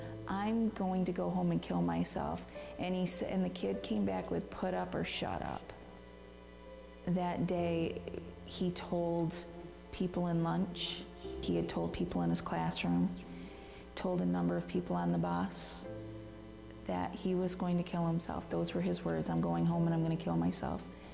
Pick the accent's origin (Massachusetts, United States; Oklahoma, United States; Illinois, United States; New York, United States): New York, United States; Lafargeville; I'm from Lafargeville, New York.